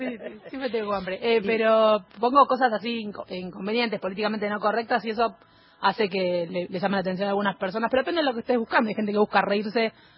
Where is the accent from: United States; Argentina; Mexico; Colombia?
Argentina; Buenos Aires; Igual siendo porteñas y de las zonas acá en Newbery no fue tan trágico